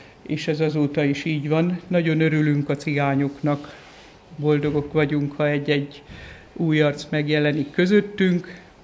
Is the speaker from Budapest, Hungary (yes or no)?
no; Sárszentlőrinc, Tolna, Hungary; born there; Sárszentlőrinci evangélikus lelkész. Ott születtem Sárszentlőrincen, édesapám volt előttem a lelkész.